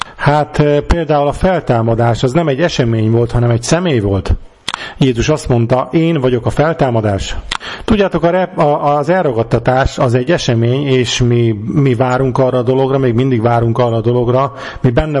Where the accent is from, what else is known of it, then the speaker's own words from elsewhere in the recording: Germany; accent: German; Hungarian is a second language; én nagyon könnyen el tudok rejtőzni az én német akcentusom mögé